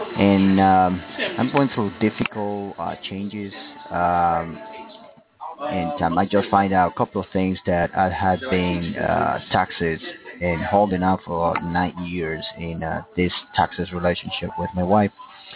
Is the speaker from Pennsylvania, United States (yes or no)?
no; Arlington, Texas, United States; I'm from Arlington, Texas.